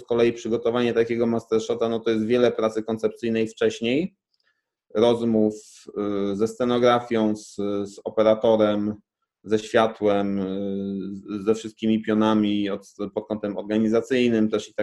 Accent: Katowice, Silesian Voivodeship, Poland; no ja pochodzę z Katowic, nie do końca jestem Ślązakiem, bo rodzina mojej mamy nie jest ze Śląska

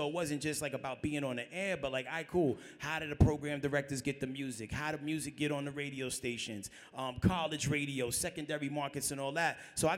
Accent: Bronx, New York, United States; Nah, I'm from the Bronx. That was the school.

